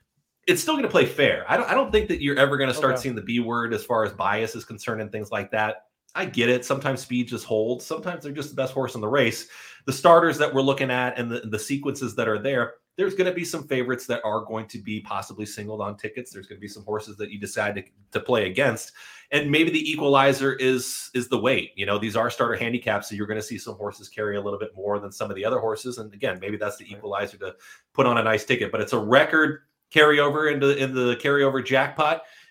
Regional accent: California, United States; moved away; I'm new to the East Coast, and I'm from California, so if it rains there, it's like bat down the hatches.

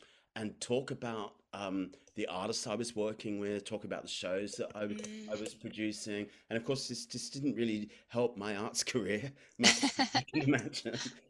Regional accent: Sydney, New South Wales, Australia; moved away as an adult; now in London, United Kingdom; I mean, I grew up in Sydney, but I've been living in London now for the last 27 years.

